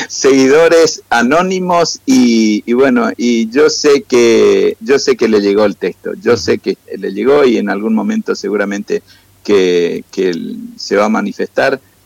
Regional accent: Argentina; Y así como un argentino como yo se manifiesta

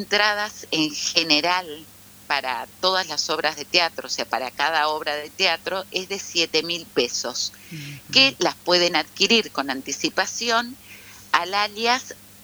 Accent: Paraná, Entre Ríos, Argentina; porque fui en Paraná, yo soy de Paraná.

